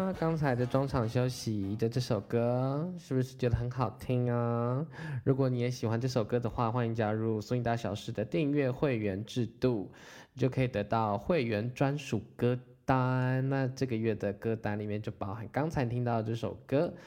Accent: Taiwan; 因为身为台湾人，我会知道说蒸奶它有一个 value 在

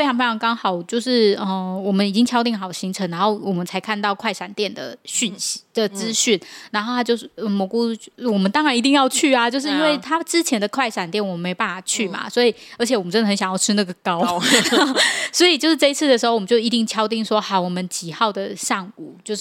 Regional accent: Taiwan; 我们是台湾的粉丝

